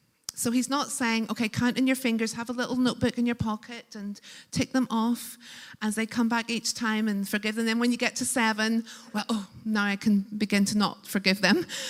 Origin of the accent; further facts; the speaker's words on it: Northern Ireland, United Kingdom; I'm from a culture, Northern Ireland, for those who don't know my accent, from rural Northern Ireland.